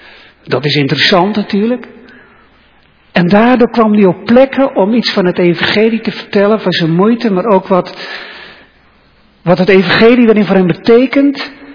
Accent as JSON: {"language": "Dutch", "town": "Stolwijk", "region": "South Holland", "country": "Netherlands", "tie": "born or raised there", "said": "hij kwam preken in Stolwijk, waar ik opgegroeid ben."}